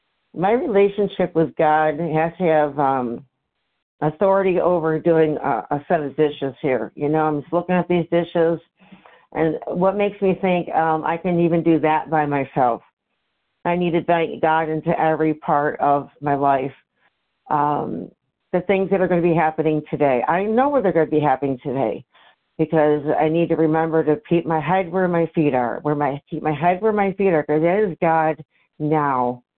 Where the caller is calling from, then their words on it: Syracuse, New York, United States; from Syracuse, New York